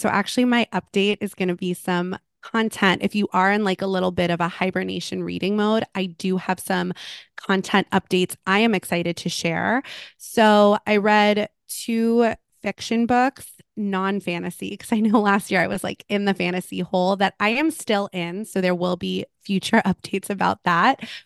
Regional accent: Malibu, California, United States; I grew up in Malibu. It's true to old Malibu.

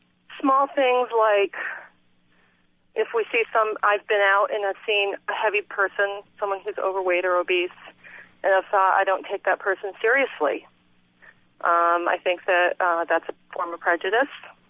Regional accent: United States; as a person of, you know, I'm an American.

